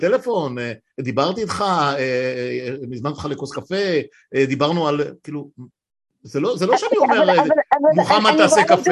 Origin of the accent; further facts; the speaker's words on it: Afula, Northern District, Israel; וזה לא שאני חושב שאפולה הייתה גן עדן כשאני גדלתי בה